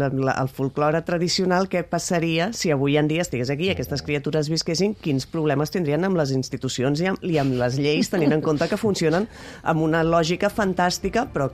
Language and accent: Catalan; Mataró, Catalonia, Spain; perquè jo sóc de Mataró